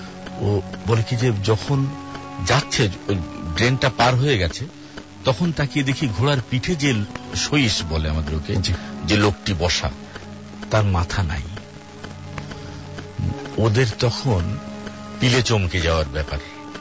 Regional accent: Khulna, Khulna Division, Bangladesh; আমার বাড়ি খুলনায়।

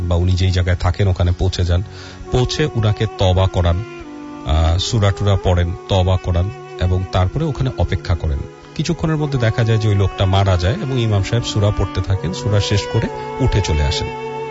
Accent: Daulatpur, Chittagong Division, Bangladesh; গ্রামের বাড়ি, আমার নানা বাড়ি কুমিল্লা দৌলতপুর থানা, তার পাশেই হচ্ছে চাপাপুর গ্রাম। আমাদের গ্রামটা হচ্ছে দৌলতপুর গ্রাম।

